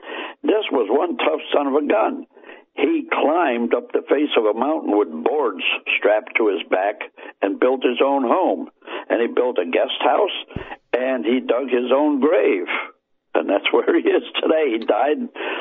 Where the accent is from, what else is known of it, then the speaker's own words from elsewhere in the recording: Ireland; I'm Irish. I'll drink to anything.